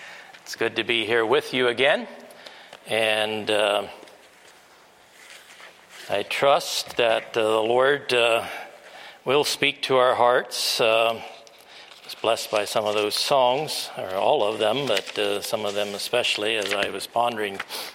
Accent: the South, United States; I grew up in the South, or say most of my life was there, and it's the predominant view of the churches in that area.

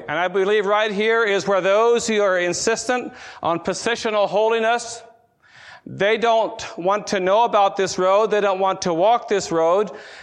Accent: North Carolina, United States; I would like to say, we live in the South. We're from North Carolina. In North Carolina, we're in the Bible Belt.

